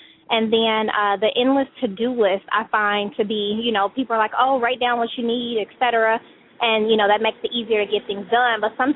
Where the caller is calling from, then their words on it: Atlanta, Georgia, United States; I'm calling from Atlanta.